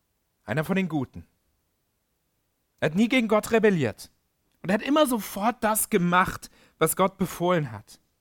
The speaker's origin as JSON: {"language": "German", "country": "Germany", "said": "gestern haben wir als Deutsche daran gedacht, dass vor 30 Jahren die Mauer zwischen Deutschen und Deutschen gefallen ist."}